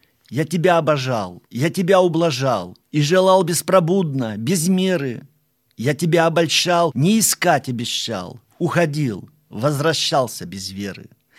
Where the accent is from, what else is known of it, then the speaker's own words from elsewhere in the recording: Vologda Oblast, Russia; born there; Я родился в Вологодской области, в Никольском районе